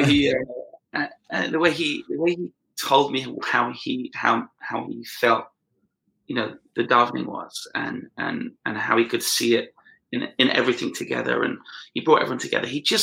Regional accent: London, United Kingdom; I grew up in Hendon in London. I used to go to a shul called Nei Yisrael.

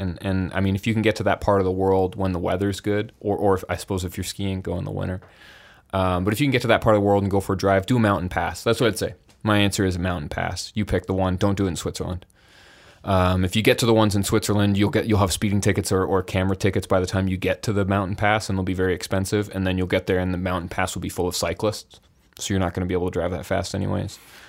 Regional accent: Toronto, Ontario, Canada; now in Vancouver, Canada; I grew up in near Toronto for, you know, people listening, roughly Toronto, and live in Vancouver currently.

